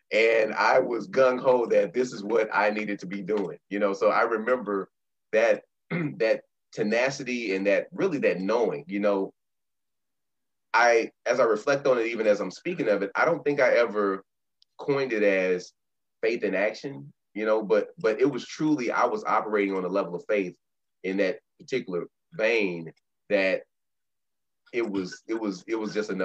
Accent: Dallas, Texas, United States; also born or lived in Illinois; Before that, I was born in Illinois, but I grew up in Dallas, Texas, Oak Cliff, Texas specifically, because we get a little territorial. Right? So Oak Cliff, Texas, that's my hood.

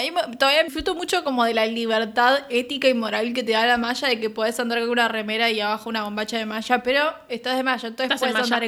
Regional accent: Viedma, Río Negro, Argentina; porque para mí el río es sinónimo a mi infancia. Yo nací en Viedma.

